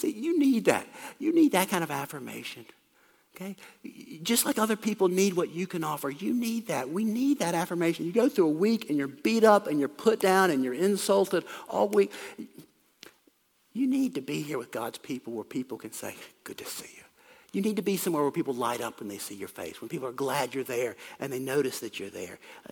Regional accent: South Carolina, United States; I'm sort of half Italian. My mom's side is Sicilian. I've probably mentioned this. I grew up in South Carolina. There was an Italian restaurant where we went to eat spaghetti. That was it. There was no Italian community.

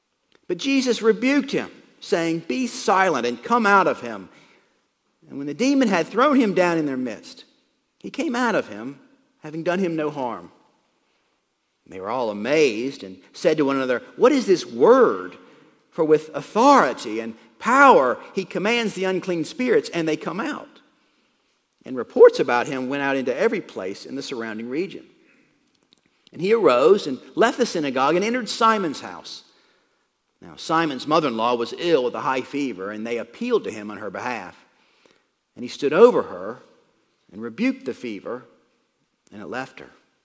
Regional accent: United States; Freedom is just such an important notion to us as an American people.

